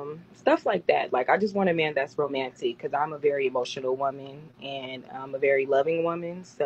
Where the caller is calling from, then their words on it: Texas, United States; I'm in Texas.